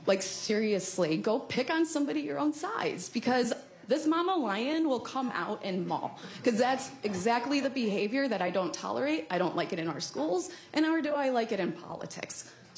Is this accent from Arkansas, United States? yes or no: no; Barrington, Illinois, United States; I'm actually from Barrington, Illinois.